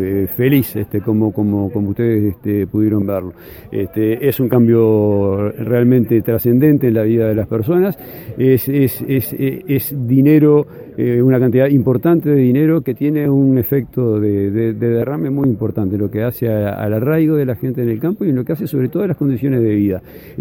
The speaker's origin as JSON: {"language": "Spanish", "country": "Uruguay", "said": "Yo creo que esas cosas nos acercan como uruguayos y contribuyen de alguna manera a generar ciudadanía"}